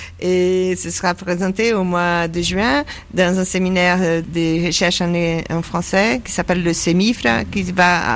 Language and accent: French; Brazil; je pense, ici, au Brésil aussi, alors on est brésilien, mais on aime l'ailleurs